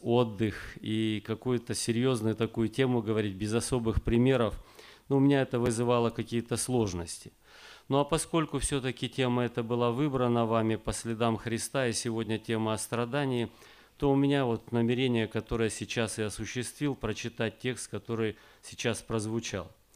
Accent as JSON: {"language": "Russian", "country": "Kazakhstan", "said": "Как там у нас в Казахстане, я сам приезжий из Казахстана, как там складываются обстоятельства."}